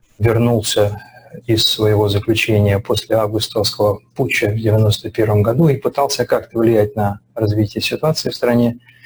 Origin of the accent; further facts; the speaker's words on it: Tatarstan, Russia; я вырос частично в Татарстане с татарами, и был в это время в Казани и под Казанью.